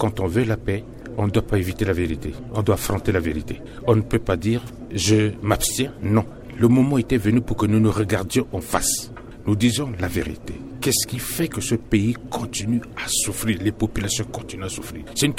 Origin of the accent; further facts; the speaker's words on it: Central African Republic; Nous sommes des Centrafricains. Ensemble, bâtissons un pays.